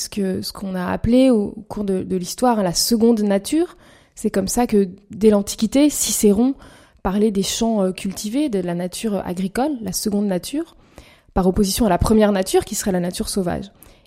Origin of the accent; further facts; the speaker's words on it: Paris, Île-de-France, France; J'ai grandi à Paris, je suis une véritable citadine.